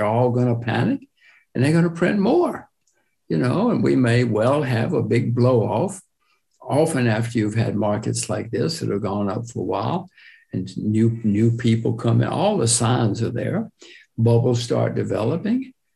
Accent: United States; I'm an American. My kids are Americans

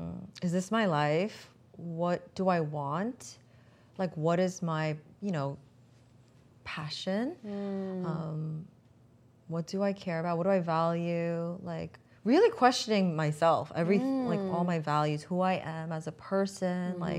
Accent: New York, United States; So I'm from, born and raised in New York. Mm-hmm. So like Staten Island, Queens, Frolics, Brooklyn, Long Island. I'm mostly Long Island.

